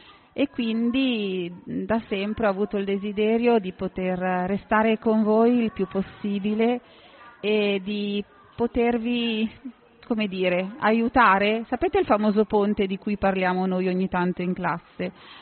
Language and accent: Italian; Carate Brianza, Lombardy, Italy; born there; sono nata a Carate e sono nata il 1° aprile.